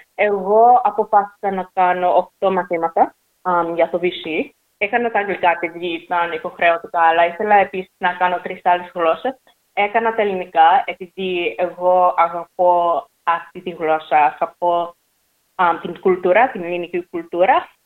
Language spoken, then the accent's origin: Greek; Australia; born there; Greek is a second language; εγώ γεννήθηκα εδώ στην Αυστραλία.